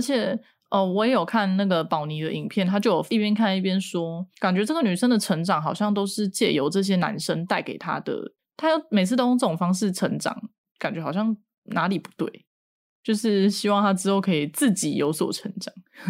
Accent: Taipei, Taiwan; 我是台北人

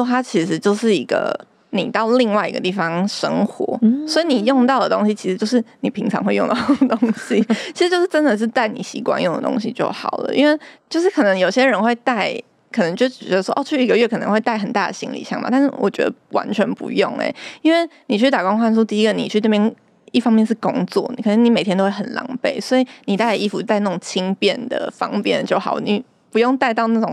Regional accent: Taipei, Taiwan; 因为比如说像我个人是在台北长大的嘛

